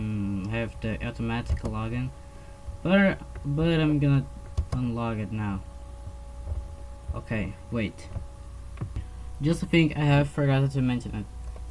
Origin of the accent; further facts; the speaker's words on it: Brazil; English is a second language; In my case, I'm Portuguese from Brazil.